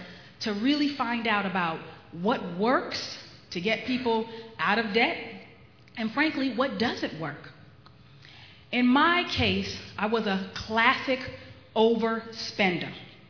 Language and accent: English; Los Angeles, California, United States; I grew up in Los Angeles. I went to Dorsey High School, which is where I graduated.